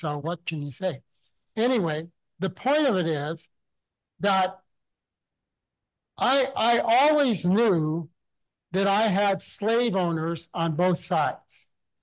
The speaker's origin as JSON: {"language": "English", "region": "Ontario", "country": "Canada", "tie": "born or raised there", "said": "I grew up in Ontario. And so there I was a landed immigrant, was what it was called. So that's what my legal status was. So I grew up with this consciousness of immigration."}